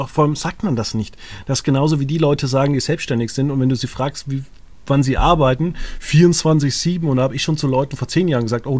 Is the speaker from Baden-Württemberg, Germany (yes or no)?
no; Würzburg, Bavaria, Germany; Also ich komme ja aus Würzburg